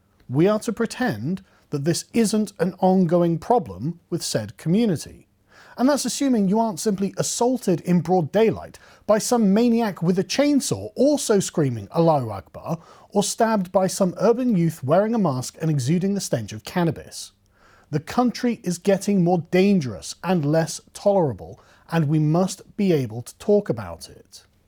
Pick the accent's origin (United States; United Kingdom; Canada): United Kingdom; England; something totally alien to my concerns as an Englishman.